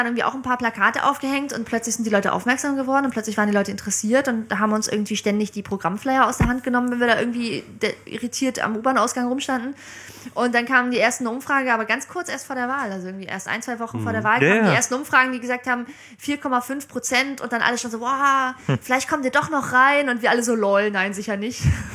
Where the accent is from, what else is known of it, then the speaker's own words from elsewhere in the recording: Bremen, Germany; also born or lived in Dresden; now in Berlin, Germany; Ich bin in Dresden geboren, 86, aber ich bin zum großen Teil in Bremen aufgewachsen. 13 Jahre bin ich da zur Schule gegangen und dann bin ich vor 8 Jahren nach Berlin gezogen zum Studium.